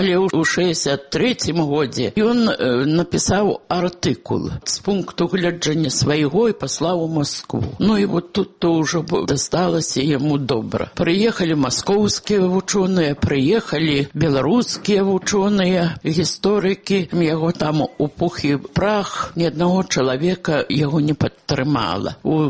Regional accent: Lithuania; Belarusian is a second language; Я літоўка, але ж мая маці паходзіла са збяднелай шляхты беларускай, там з-пад Міхалішак.

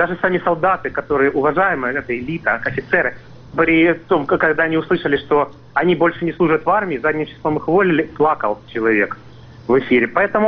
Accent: Donbas, Ukraine; also born or lived in London, United Kingdom; Я вернулся из Лондона, где учился экономике и собирался развивать свой родной Донбасс.

